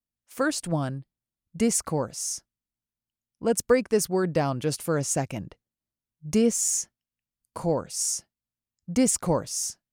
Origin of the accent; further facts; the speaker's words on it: United States; when I was growing up in America, all the kids used the word like as a placeholder.